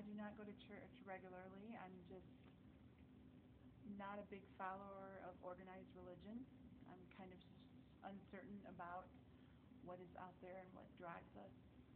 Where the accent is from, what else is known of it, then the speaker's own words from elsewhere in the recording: Rockford, Illinois, United States; moved away as an adult; I was born in Rockford, Illinois, in way back in 1969, in May 24th.